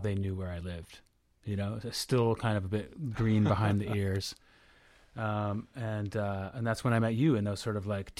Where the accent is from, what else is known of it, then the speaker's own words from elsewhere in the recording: Regina, Saskatchewan, Canada; born there; especially being in like small towns where I grew up, which were, you know, I was born in Regina.